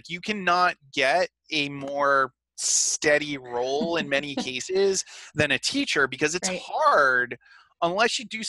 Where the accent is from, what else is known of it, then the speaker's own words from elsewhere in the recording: Rhode Island, United States; I'm originally from Rhode Island, which, you know, is a very, very small place